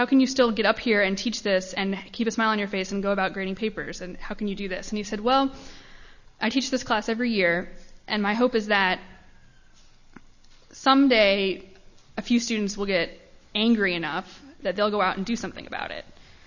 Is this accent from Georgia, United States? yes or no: no; Ohio, United States; And my own story is I'm from Ohio. I grew up in a United Church of Christ church and was very active in church.